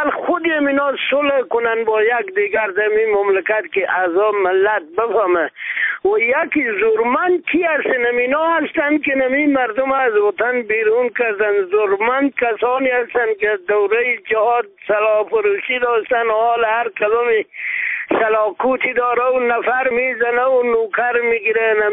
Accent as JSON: {"language": "Persian", "country": "Afghanistan", "said": "ما مسلمان هستیم، ما افغان هستیم. ما که افغانای خود در بیرون بیرون از افغانستان"}